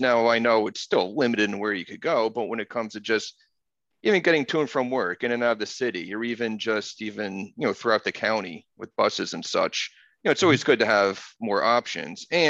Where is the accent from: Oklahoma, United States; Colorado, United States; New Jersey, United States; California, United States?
New Jersey, United States; Roselle Park; Yeah, I grew up in Roselle Park, so my town is on that line as well.